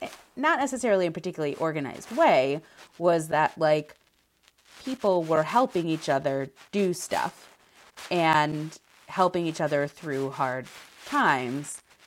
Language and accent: English; Chicago, Illinois, United States; I felt when I was growing up very held by the community that I grew up in Chicago, and it was a large community.